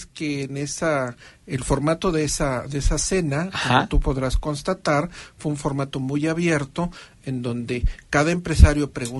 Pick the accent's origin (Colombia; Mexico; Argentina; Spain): Mexico